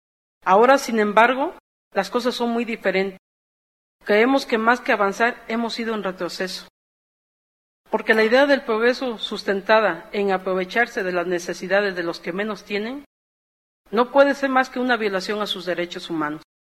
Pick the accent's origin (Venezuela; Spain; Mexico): Mexico; lo cual prueba del estado de abandono en que nos han dejado como pueblo mexicano.